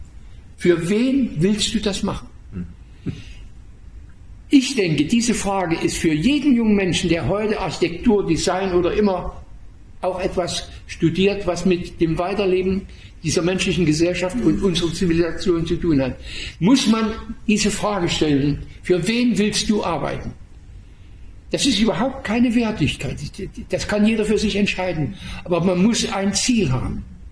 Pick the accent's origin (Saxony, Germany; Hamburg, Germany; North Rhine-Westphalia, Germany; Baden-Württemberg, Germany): Saxony, Germany; Waldheim; der wegen Hochverrats bei den Nazis verurteilt in Waldheim, meiner Heimatstadt, eingesperrt war und der nach dem Krieg dort blieb